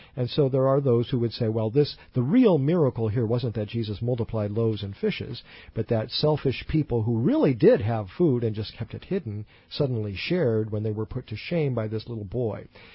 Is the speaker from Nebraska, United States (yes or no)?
yes; Nebraska, United States; moved away as an adult; now in Missouri, United States; I had been in the great state of Nebraska, which is my home state.